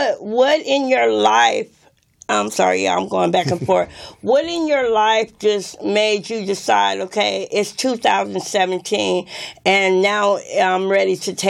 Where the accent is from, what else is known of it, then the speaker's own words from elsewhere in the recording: Long Beach, California, United States; real talk, I'm from Long Beach, okay, you guys? I'm from Snoop City, okay?